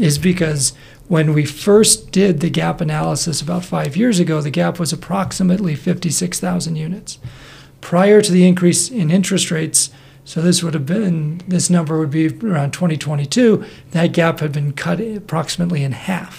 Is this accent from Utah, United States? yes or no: yes; Murray, Utah, United States; Draper looks a lot different today than when I was a kid growing up in Murray.